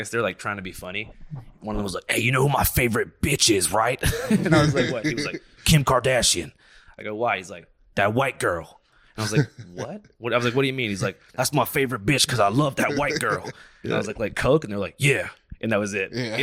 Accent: Philadelphia, Pennsylvania, United States; I'm from Philly, but when I grew up, my parents always told me, like, no matter what happens, do not cross Girard Avenue.

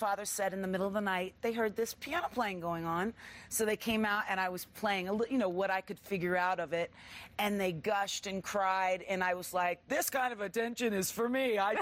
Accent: Los Angeles, California, United States; I was pretty young. I grew up here in Los Angeles, California.

